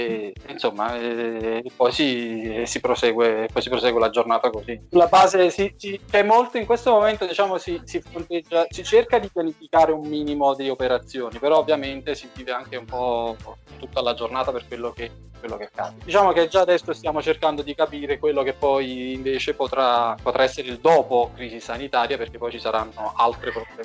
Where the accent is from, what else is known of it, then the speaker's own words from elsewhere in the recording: Treviso, Veneto, Italy; Liscio di Treviso!